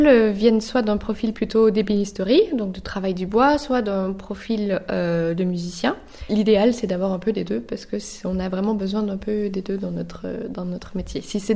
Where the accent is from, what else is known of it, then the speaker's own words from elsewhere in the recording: Quebec, Canada; c'était au Québec quand je suis québécoise.